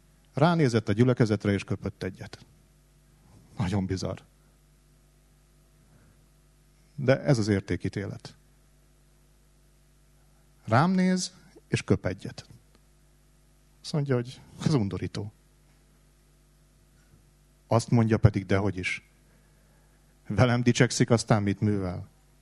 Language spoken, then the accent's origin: Hungarian; Tatabánya, Komárom-Esztergom, Hungary; Én egy olyan helyen nőttem fel, Tatabányán, ahol sok jót azért talán nem lehet elmondani